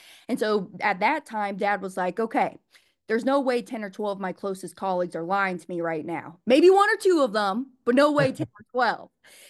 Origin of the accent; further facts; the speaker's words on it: Kansas City, United States; So actually, I grew up in the Kansas City area